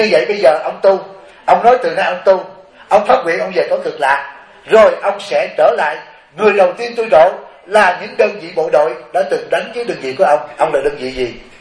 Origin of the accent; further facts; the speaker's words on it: South Vietnam, Vietnam; born there; Tôi sinh tại miền Nam, tôi phải bảo vệ cho nhân dân miền Nam sống trong tự do.